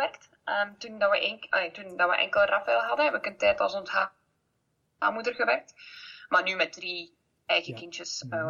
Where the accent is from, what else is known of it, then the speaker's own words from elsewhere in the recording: Staden, West Flanders, Belgium; Ik ben afkomstig uit Staden. Ja, West-Vlaanderen.